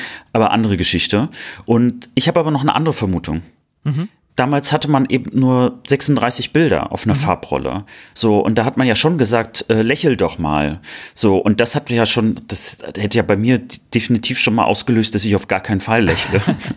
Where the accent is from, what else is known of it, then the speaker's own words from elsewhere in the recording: Cologne, North Rhine-Westphalia, Germany; Also ich bin ja als Kölner, muss ich ja im Prinzip einer Tradition ja hier gehorchen, die ich aber trotzdem nicht mag.